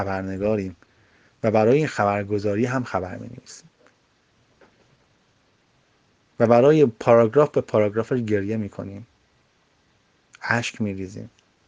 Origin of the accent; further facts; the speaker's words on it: Iran; ما بچه همین مملکتیم، همه ما ایرانی هستیم،